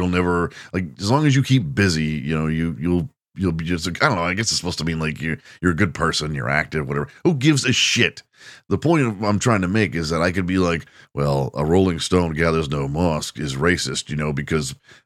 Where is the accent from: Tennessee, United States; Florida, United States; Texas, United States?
Texas, United States; Oh, I'm from Texas. We know about it.